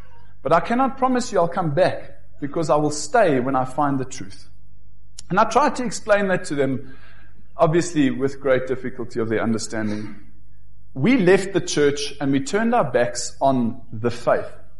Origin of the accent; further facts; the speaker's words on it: Johannesburg, Gauteng, South Africa; born there; I was born in Johannesburg in 1975. I was born into a family of four, myself and my older sister, who now lives in Germany, and we were born into a devoted Christian family.